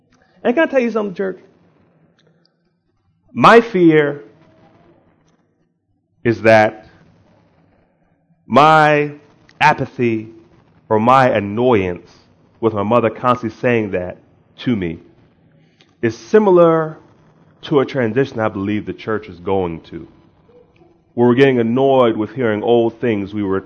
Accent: Harrisburg, Pennsylvania, United States; Born and raised in Harrisburg, Pennsylvania, to … I'm the youngest of three sons.

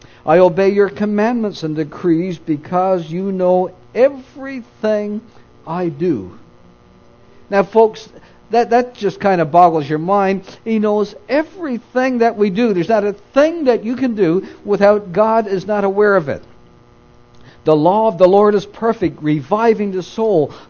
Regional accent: Newfoundland and Labrador, Canada; You know, I remember as a boy growing up in Newfoundland when we did not have powered motorboats.

